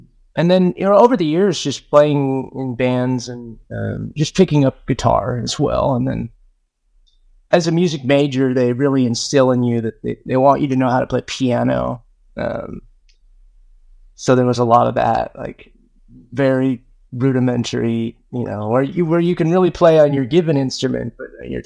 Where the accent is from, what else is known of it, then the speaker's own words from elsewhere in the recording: Burlingame, California, United States; And growing up in the Bay Area, I was aware of Saybrook when it was located there. And I know they did the residential conferences not far from where I grew up in Burlingame.